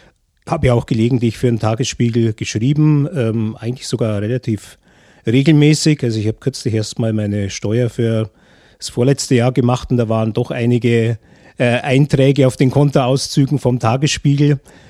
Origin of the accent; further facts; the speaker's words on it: Augsburg, Bavaria, Germany; Ich bin ja auch gebürtiger Augsburger.